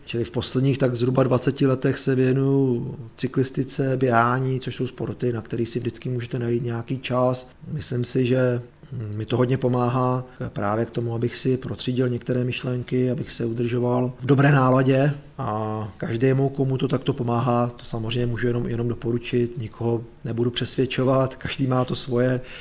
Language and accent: Czech; Šumava, Czechia; pocházím ze Šumavy, takže jsem jezdil horského krále Šumavy, silničního krále Šumavy